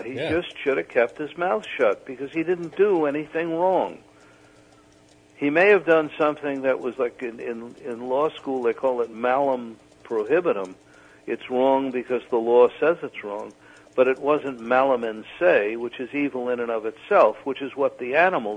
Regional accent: New York City, New York, United States; I'm from New York City. I'm from the Bronx. I grew up there. I've lived there for more than 30 years.

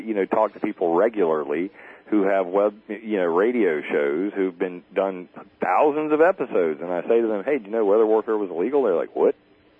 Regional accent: the South, United States; I grew up in the South. Like, my hometown's 60% black people. I've listened to rap my whole life.

